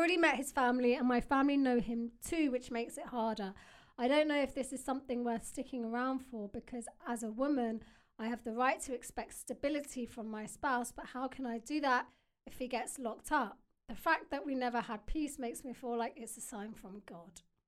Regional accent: Wales, United Kingdom; I'm 23 from Wales.

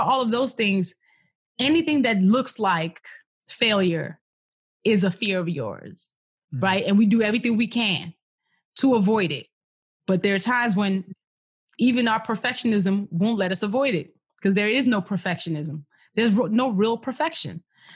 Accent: Nigeria; And born and raised in Nigeria.

